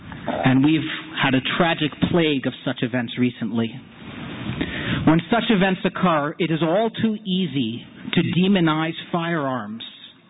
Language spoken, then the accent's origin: English; United States; As a rabbi, as a father, as a Jew, as an American